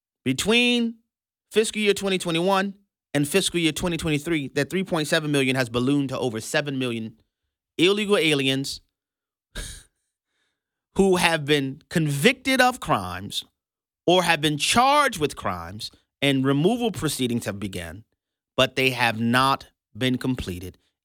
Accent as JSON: {"language": "English", "town": "New Orleans", "region": "Louisiana", "country": "United States", "tie": "born or raised there", "said": "including a port in my hometown in New Orleans, Louisiana."}